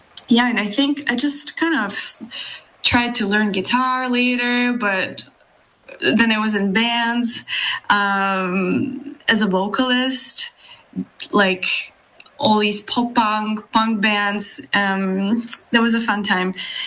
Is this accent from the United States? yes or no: no; Moscow, Russia; moved away as an adult; now in Canada; I was born and raised in Moscow, and then I studied there, and then I moved to Canada.